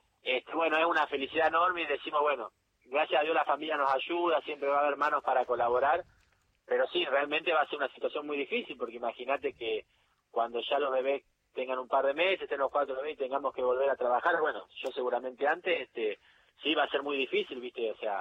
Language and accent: Spanish; Olavarría, Buenos Aires Province, Argentina; moved away as an adult; also born or lived in Coronel Suárez; now in Río Grande, Argentina; nací en Coronel Suárez, pero bueno, viví toda mi vida en Olavarría, y bueno, a los 21 años me vine para acá, para Río Grande.